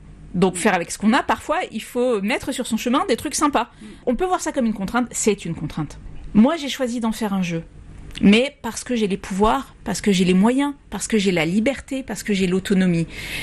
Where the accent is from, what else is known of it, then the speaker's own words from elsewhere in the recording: Provence-Alpes-Côte d'Azur, France; mais j'ai eu une chance, c'est que je suis provençale.